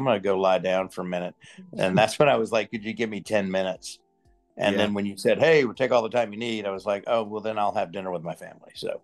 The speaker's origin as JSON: {"language": "English", "town": "Houston", "region": "Texas", "country": "United States", "tie": "born there", "said": "I was born in Houston, went off to college in Tennessee, knew I wanted to be an actor since I was about 15 years old, and moved back to Houston."}